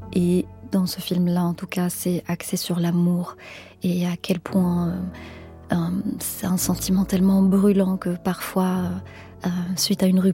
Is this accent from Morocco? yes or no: yes; Morocco; Enfin, je viens du Maroc, c'est un pays où on n'a toujours pas séparé la religion et l'État